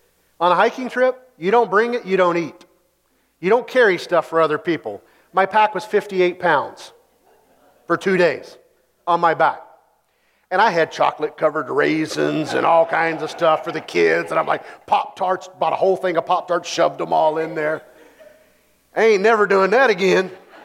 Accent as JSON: {"language": "English", "region": "Kentucky", "country": "United States", "tie": "born or raised there", "said": "I grew up in Kentucky. We didn't really know that much about it."}